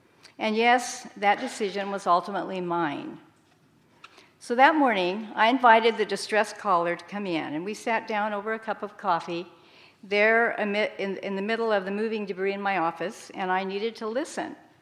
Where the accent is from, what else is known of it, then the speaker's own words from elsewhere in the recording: Oregon, United States; I grew up in Oregon in a conservative Mennonite congregation where leadership and gender roles were clearly defined, and men spoke for the women.